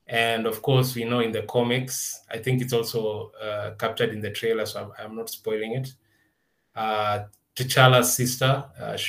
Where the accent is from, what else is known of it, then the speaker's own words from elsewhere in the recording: Kenya; appreciating what we come up with as Kenyan people, as Kenyan creators.